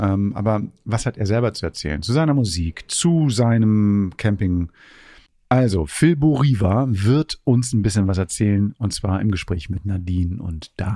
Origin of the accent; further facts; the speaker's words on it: Germany; ich als Deutscher in Italien